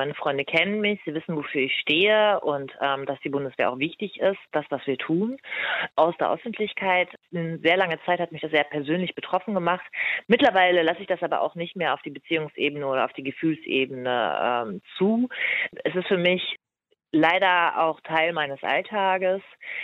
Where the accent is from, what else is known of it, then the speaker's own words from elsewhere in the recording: Hannover, Lower Saxony, Germany; Ich bin Deutsche, meine Herkunft ist in Hannover, die Herkunft meiner Eltern ist in Marokko